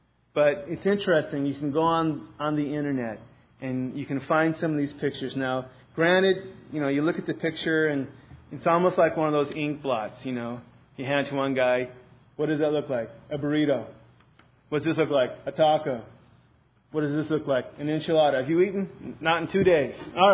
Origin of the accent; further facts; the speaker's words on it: Ireland; Now, I don't know if it's because I'm Irish or what